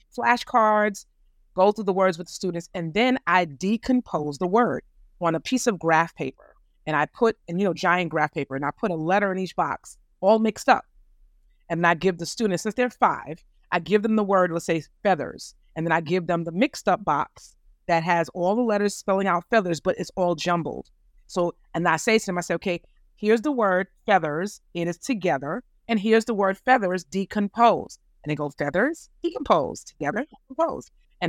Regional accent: New York, United States; moved away as an adult; I started I'm born and raised in New York.

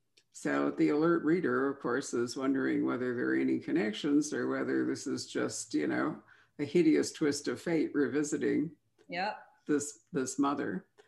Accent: Winnetka, Illinois, United States; I mean, I'm from Chicago. I'm from Winnetka, actually, north of Chicago.

